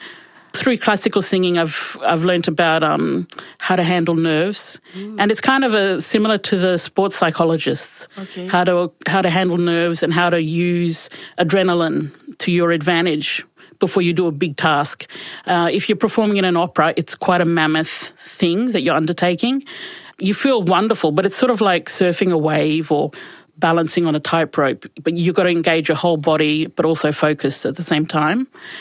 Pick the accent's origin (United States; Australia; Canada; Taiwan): Australia; Cairns, Queensland; I grew up in Cairns and I love Cairns, but at the end of high school, you just want to leave because you want to go somewhere bigger.